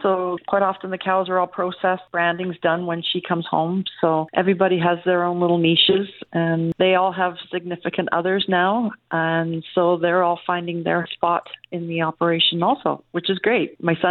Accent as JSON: {"language": "English", "region": "Ontario", "country": "Canada", "tie": "born or raised there", "also_born_or_lived": "England / Yukon", "said": "I was born in England and moved to Ontario when I was like 5 or 6, and then I moved to the Yukon when I was like 13. So definitely not from a farm"}